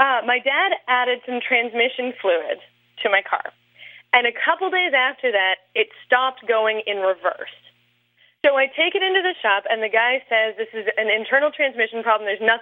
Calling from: Bellingham, Washington, United States; I'm calling from Bellingham, Washington.

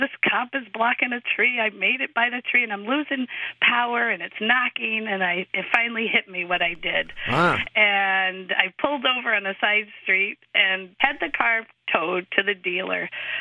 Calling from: West Hartford, Connecticut, United States; Hi, guys. … from West Hartford, Connecticut.

